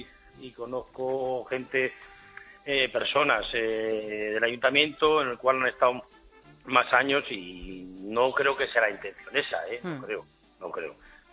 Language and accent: Spanish; Vitoria-Gasteiz, Basque Country, Spain; yo me crié en Vitoria, prácticamente en Vitoria, me crié como torero en Vitoria, me despedí en Vitoria.